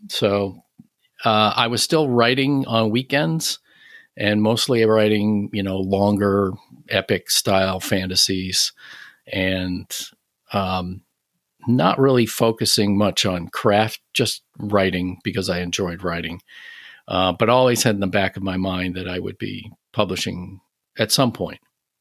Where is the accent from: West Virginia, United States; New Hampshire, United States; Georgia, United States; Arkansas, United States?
New Hampshire, United States; also born or lived in upstate New York; I live in the desert Southwest. I also lived in upstate New York for a while. I was born and raised in New Hampshire.